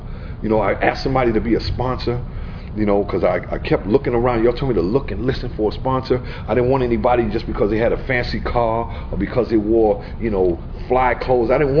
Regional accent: Yonkers, New York, United States; I had commitments for a Thursday in Yonkers. I'm from Yonkers.

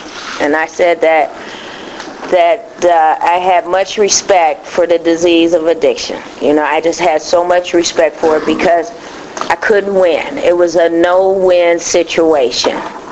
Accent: Cleveland, Ohio, United States; moved away; I'm from Cleveland, Ohio, and that's where I did most of my using. And then I moved to Pennsylvania, and I began to use there.

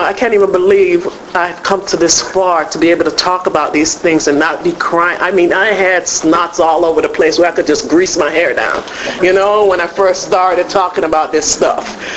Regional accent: Chicago, Illinois, United States; moved away; also born or lived in Jamaica; I'm originally from Jamaica. And that was another thing that kept me out even more, you know, like my mom brought us here to the United States. I was raised up in Chicago, where I lived 17 and a half years

